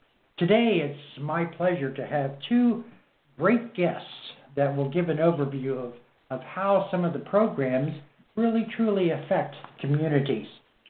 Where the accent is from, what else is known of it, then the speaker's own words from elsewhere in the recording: Coshocton, Ohio, United States; For instance, I grew up in Coshocton, and the community banks there, most all of them were affiliated with growing up in the communities.